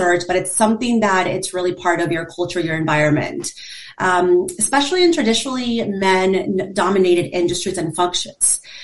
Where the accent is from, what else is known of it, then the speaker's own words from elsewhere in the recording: Midwest, United States; also born or lived in Peru; So originally from Peru, I grew up in the Midwest.